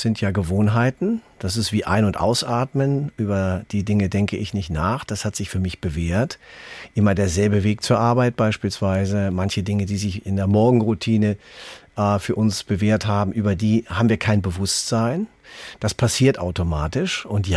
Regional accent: North Rhine-Westphalia, Germany; aus meiner alten Heimat Lippe.

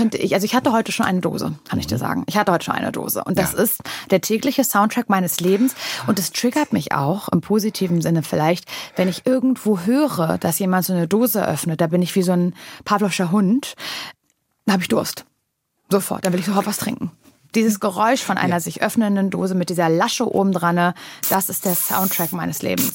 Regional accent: Parchim, Mecklenburg-Vorpommern, Germany; now in Berlin, Germany; weil ich komme ja aus Parchim und ist ja nicht so weit von Berlin entfernt.

